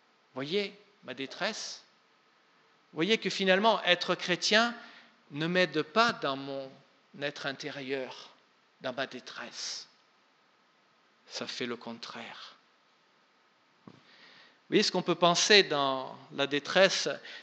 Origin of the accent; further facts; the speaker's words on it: Nouvelle-Aquitaine, France; Moi, j'ai été élevé dans le Limousin, donc j'en ai vu plein.